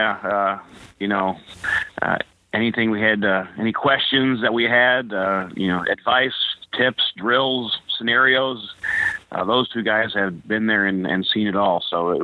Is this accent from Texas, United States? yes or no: no; Riverview, Michigan, United States; I grew up in Michigan, a small town called Riverview, Michigan.